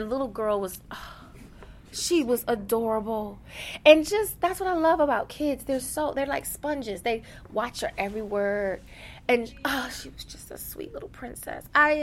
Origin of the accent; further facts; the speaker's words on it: Washington, District of Columbia, United States; I'm from Washington, D.C., and I'm from the hood. We're, you know, not in Baltimore, but where crack was being sold.